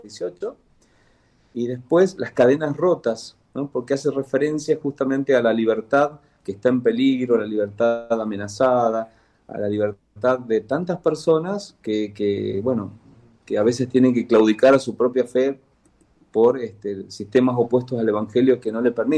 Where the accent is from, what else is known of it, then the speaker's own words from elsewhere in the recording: Tucumán, Argentina; porque soy tucumano.